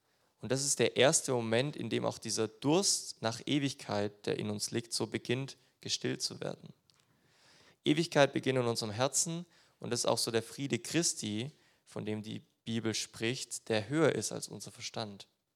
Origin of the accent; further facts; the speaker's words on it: Baden-Württemberg, Germany; Ich wohne gerade relativ weit weg von meiner Heimat, von der Schwäbischen Alb, und ich komme nicht so oft nach Hause.